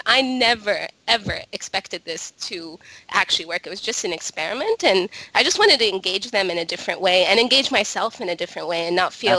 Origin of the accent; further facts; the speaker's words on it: Bahrain; English is a second language; moved away as an adult; I was born and raised in Bahrain